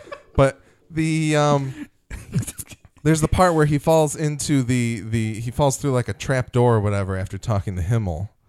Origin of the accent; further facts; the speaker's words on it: Scotland, United Kingdom; Because we're Scottish people, nobody takes us seriously.